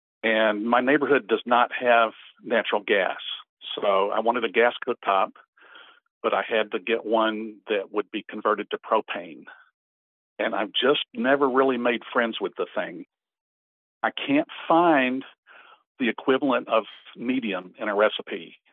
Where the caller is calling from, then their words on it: Texas, United States; Just outside of Dallas, Texas.